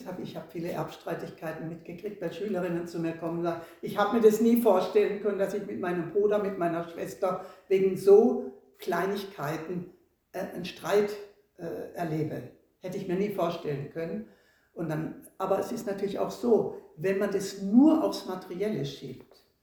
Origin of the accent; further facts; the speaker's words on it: Southern Germany, Germany; Also ich komme ja aus Süddeutschland und kriege das jetzt wieder mehr mit.